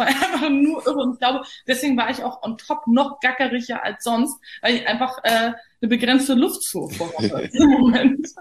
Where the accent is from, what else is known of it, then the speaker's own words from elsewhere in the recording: Berlin, Germany; Ich bin fast echte Berlinerin.